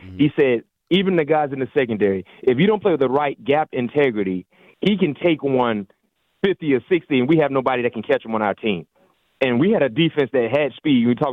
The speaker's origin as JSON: {"language": "English", "region": "the South", "country": "United States", "said": "I'm from the South. I'm from the South, man."}